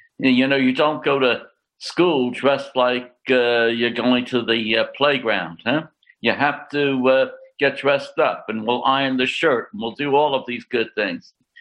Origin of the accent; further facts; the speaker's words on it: New York City, New York, United States; now in Bronx, United States; Well, both of my parents were immigrants from Italy, and we first settled in New York City in the Italian ghetto at 116th Street near Our Lady of Mount Carmel Church. In any case, I grew up there until about 10 o'clock